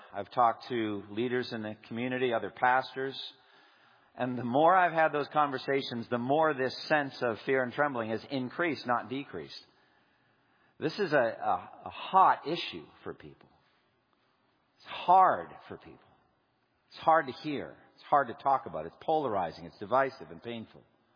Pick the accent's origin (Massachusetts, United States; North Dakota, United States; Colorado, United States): Massachusetts, United States; And it's not because I'm from Massachusetts.